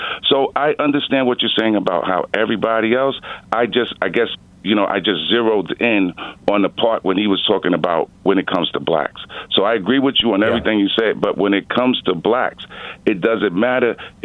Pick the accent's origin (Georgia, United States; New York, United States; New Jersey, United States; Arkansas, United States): New York, United States; New York City; I came from New York City, and New York City is one of the most segregated places in the world.